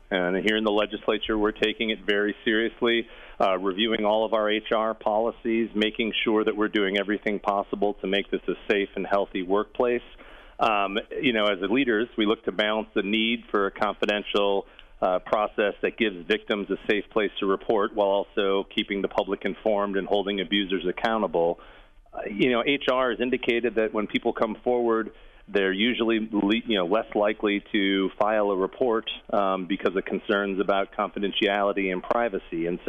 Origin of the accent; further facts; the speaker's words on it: Wisconsin, United States; We make things in Wisconsin. I'm from Northeast Wisconsin